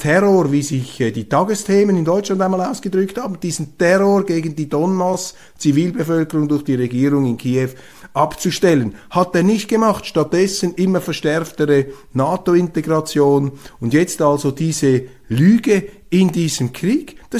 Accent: Switzerland; Als Schweizer, auch als Journalist.

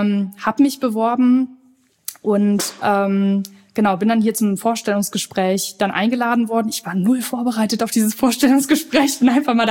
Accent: Osnabrück, Lower Saxony, Germany; born there; Doch, ich komme aus Osnabrück, aus Niedersachsen, ja, gebürtig, okay.

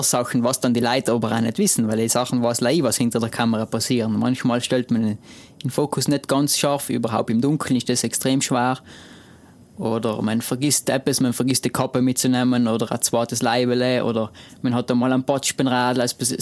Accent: Trentino-Alto Adige, Italy; meine Heimat sicherlich, die Seisralm ist extrem schön.

